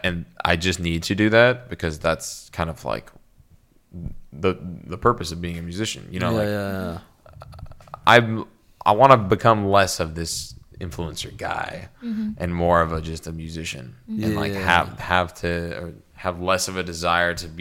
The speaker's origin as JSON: {"language": "English", "country": "Canada", "said": "do I look that inviting to have like a really like open conversation about politics that I'm Canadian?"}